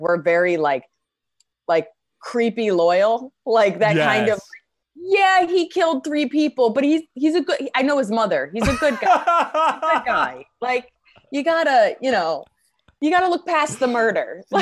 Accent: New Jersey, United States; also born or lived in New York; I grew up in Jersey. I'm from New York.

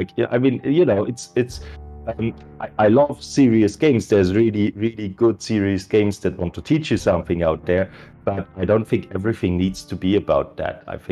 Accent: Leipzig, Saxony, Germany; I decided to write a book, like a historic crime fiction set in Leipzig, like in my hometown.

